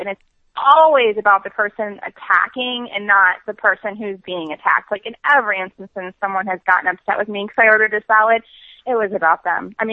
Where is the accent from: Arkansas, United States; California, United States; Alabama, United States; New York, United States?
New York, United States; I'm from New York, and I have a lot of friends who keep very strict kosher